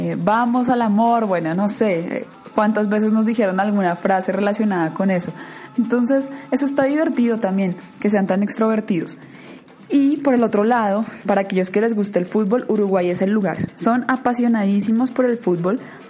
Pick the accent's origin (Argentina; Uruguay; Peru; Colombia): Colombia; porque soy colombiana y estoy acostumbrada un poco más al mar tibio